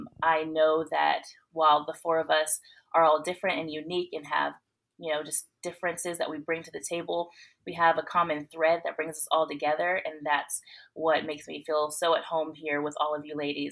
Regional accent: California, United States; now in Columbus, United States; I'm actually from the Bay Area, California, but 5 years ago, I guess 5 is the number tonight, we moved to Columbus, Georgia, which is just south of Atlanta.

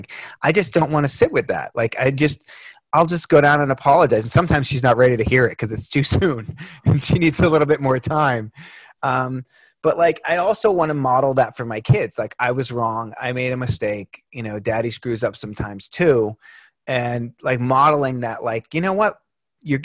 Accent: Boston, Massachusetts, United States; I fried my brain on drugs when I was a teenager growing up in Boston, taking too much acid or what

